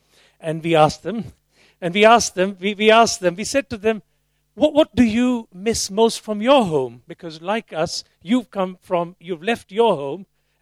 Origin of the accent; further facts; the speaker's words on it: Kenya; born there; my own family jumped on a ship, literally, and landed in Africa. And it was in East Africa. I was born in Kenya.